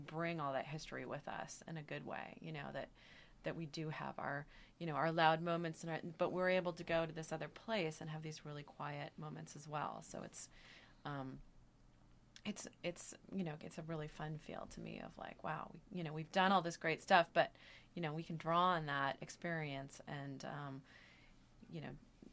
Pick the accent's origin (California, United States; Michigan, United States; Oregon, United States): Oregon, United States; Eugene; Well, I grew up in Eugene, Oregon, and the local community radio station there is KRVM, and I really grew up listening to that station all through high school